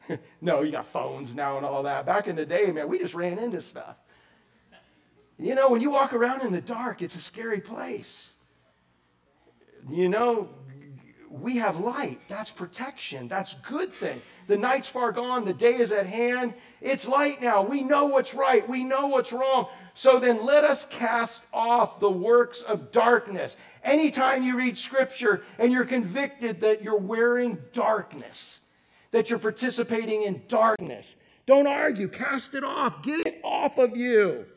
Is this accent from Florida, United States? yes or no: yes; Orlando, Florida, United States; growing up in Orlando, before there was concrete, and we had jealousy windows